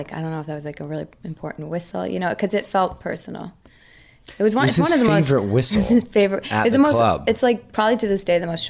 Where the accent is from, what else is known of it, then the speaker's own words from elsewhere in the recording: New York, United States; I'm like a really small person, but like, I'm also from New York.